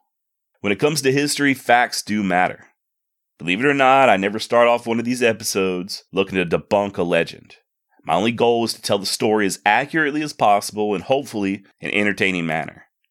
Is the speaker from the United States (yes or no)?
yes; Texas, United States; Despite being born and raised in Texas, and despite knowing a little bit of the lingo, my mouth just doesn't work like it's supposed to.